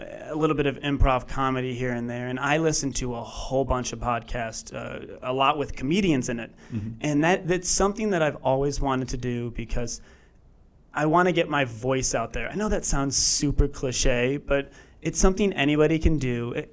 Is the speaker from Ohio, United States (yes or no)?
yes; Kenmore, Ohio, United States; I grew up in Kenmore.